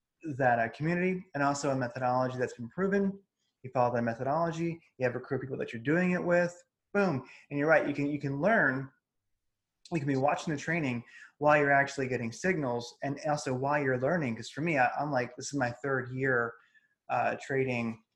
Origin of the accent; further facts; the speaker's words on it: Delaware, United States; I'm from Delaware, actually.